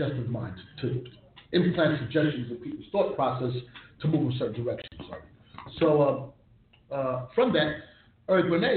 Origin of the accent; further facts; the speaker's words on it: New York City, New York, United States; You know, we grew up in New York City.